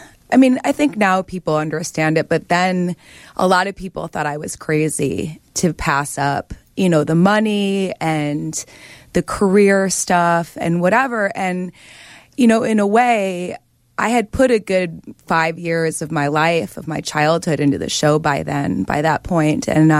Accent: Midwest, United States; And part of being a Midwesterner is having a work ethic.

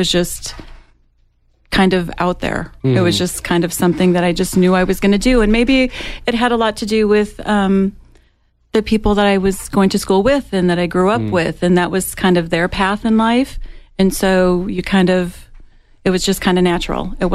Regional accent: Nebraska, United States; I grew up in Nebraska. I was a Cornhusker. I'm still a Cornhusker.

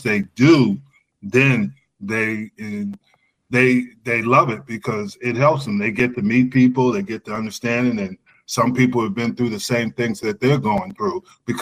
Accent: New Jersey, United States; And I grew up in New Jersey. I grew up 35 minutes

